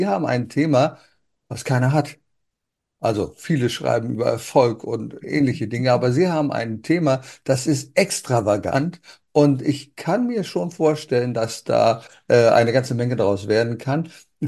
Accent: Berlin, Germany; born there; Ich kann selber sagen, ich bin ja in Berlin geboren.

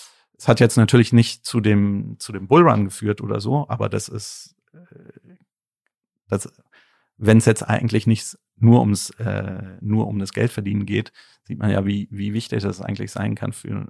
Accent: Berlin, Germany; born there; ich bin ja Berliner, auch in Berlin geboren

